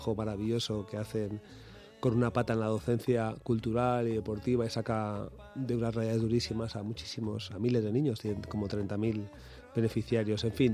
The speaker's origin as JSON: {"language": "Spanish", "town": "Madrid", "region": "Community of Madrid", "country": "Spain", "tie": "born or raised there", "accent": "Madrid", "said": "ya hace muchos años que no vivo en Aluche. Pero yo a día de hoy me preguntan, ¿de qué barrio eres de Aluche?"}